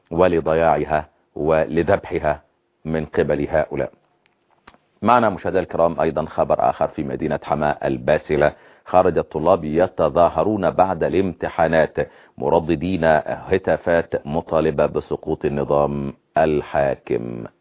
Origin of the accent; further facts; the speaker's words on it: Egypt; عندنا في مصر